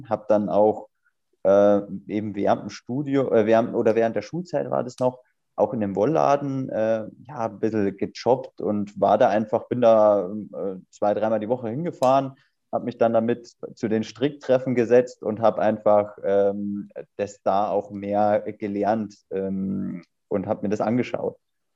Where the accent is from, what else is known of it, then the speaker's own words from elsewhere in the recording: Rosenheim, Bavaria, Germany; ich komme aus Rosenheim, habe in München studiert